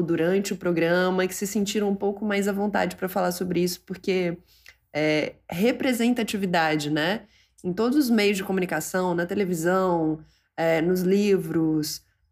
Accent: Uberlândia, Minas Gerais, Brazil; Eu sou de Uberlândia.

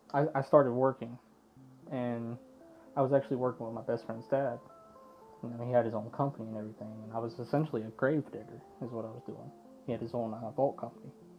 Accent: Panama City, Florida, United States; I'm 28 years old. I grew up in Panama City, Florida. I was born and raised there.

